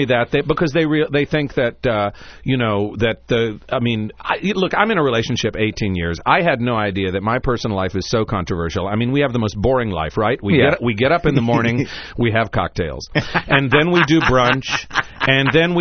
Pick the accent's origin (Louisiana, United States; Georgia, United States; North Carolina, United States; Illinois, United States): North Carolina, United States; Oh, in my home state in North Carolina, Mark